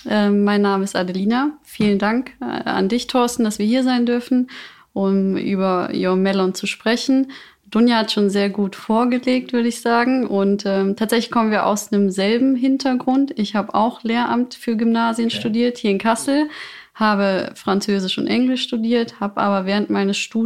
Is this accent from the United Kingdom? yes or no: no; Kosovo; komme ich zum Beispiel aus Kosovo.